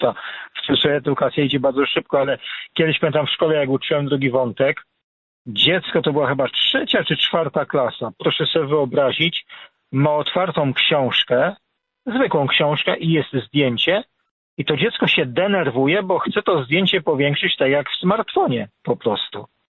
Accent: Włoszczowa, Świętokrzyskie Voivodeship, Poland; jak to u nas właśnie w miejscowości, skąd pochodzę, z Włoszczowy.

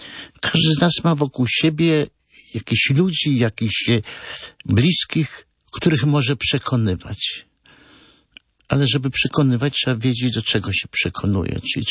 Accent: Pomeranian Voivodeship, Poland; Ja jestem z Pomorza i tutaj była Laubrzega, Hebel, Raszpel.

